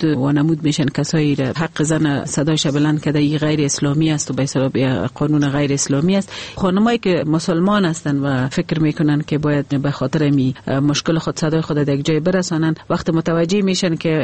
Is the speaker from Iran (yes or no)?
no; Afghanistan; ما افغان هستیم